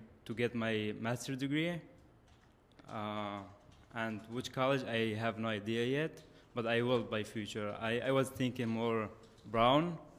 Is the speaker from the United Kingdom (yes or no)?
no; Syria; English is a second language; now in United States; I am from Middle East, Syria.